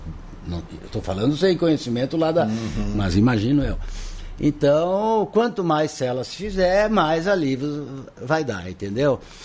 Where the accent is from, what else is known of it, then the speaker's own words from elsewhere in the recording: Lagoa Vermelha, Rio Grande do Sul, Brazil; also born or lived in Erechim; eu não sou de Lagoa Vermelha, nasci em Erechim, mas é a minha terra. Eu gosto aqui, me criei aqui